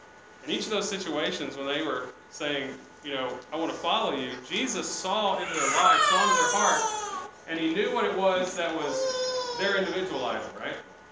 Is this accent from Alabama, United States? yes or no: yes; Alabama, United States; I'm from Alabama. A lot of people where I'm from, small town, they still live there, you know?